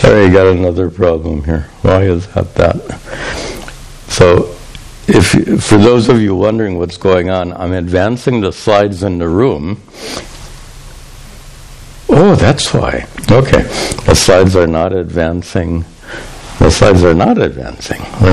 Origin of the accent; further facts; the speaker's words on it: United States; And I, as an American, I find it interesting that the word cheese in Hindi means thing.